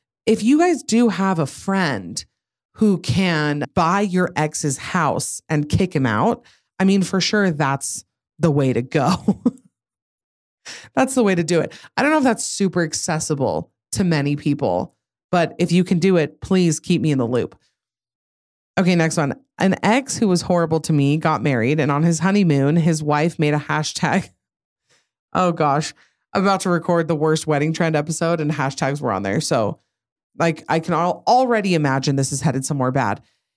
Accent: Idaho, United States; I'm from Idaho and it froze that night.

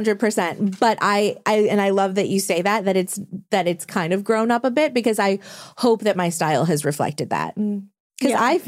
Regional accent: New Orleans, Louisiana, United States; So I'm from New Orleans.

